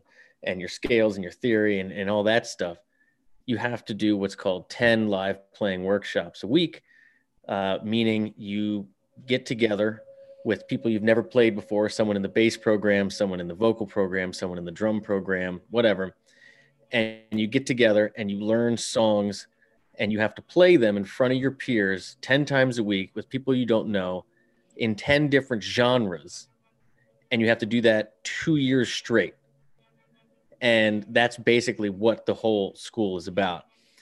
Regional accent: Baltimore, Maryland, United States; I grew up in Baltimore, been playing guitar my whole life.

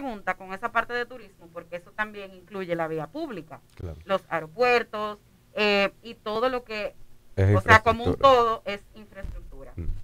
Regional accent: Dominican Republic; cuando digo nuestro me refiero a yo como ciudadana dominicana

